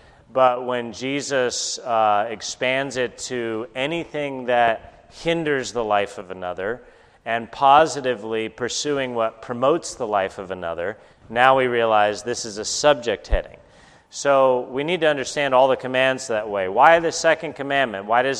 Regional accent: California, United States; Maybe most of you know I'm from Southern California. We have a visitor from my same hometown, which is great.

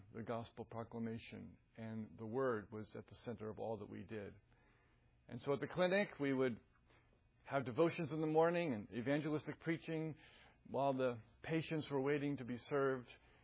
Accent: New Jersey, United States; I was born and raised in New Jersey. Don't judge me.

